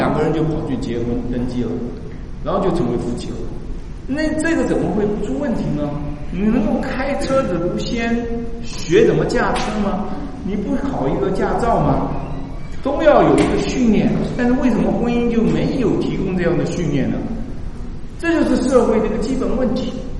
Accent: China; 有很多时候我们中国人的一种啊面子的好面子的习性

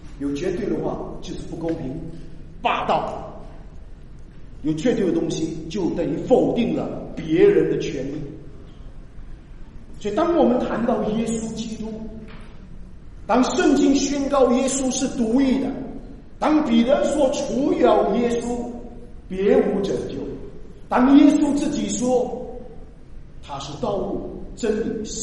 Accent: China; 特别对我们华人的背景，我们中国大陆的背景，因为我们是相对论，应该是吧，我没有讲错哈，我们在相对的环境长大

